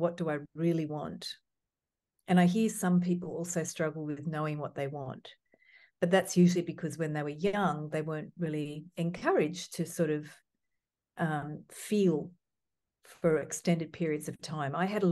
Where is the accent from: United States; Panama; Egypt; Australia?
Australia; because growing up in Australia, people didn't have body hair like me. I'm Mediterranean and we have body hair everywhere.